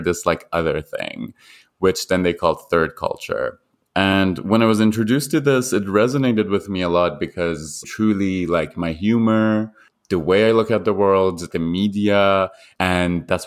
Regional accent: Iran; English is a second language; now in Toronto, Canada; I'm an immigrant. I grew up in Iran and I am a West Coaster in Canada who lives in Toronto and really enjoys Toronto.

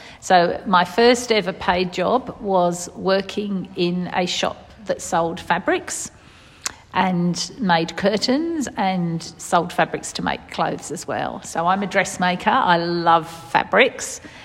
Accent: South East England, United Kingdom; moved away as an adult; now in Australia; I grew up in a little place south of London, about half an hour out of London, which is, you know, obviously a very big city, but I didn't feel like I grew up in a city. I grew up, you know, in a suburb, really. Yeah, suburb of London

